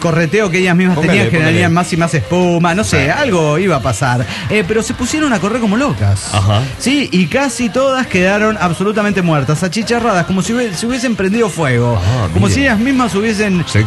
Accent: Andalgalá, Catamarca, Argentina; now in Tucumán, Argentina; y en Andangalá, Catamarca, que es mi tierra de origen, tierra de lucha contra las megaminerías.

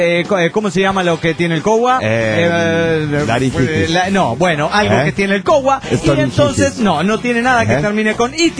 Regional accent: Mexico City, Mexico; del DF mexicano.

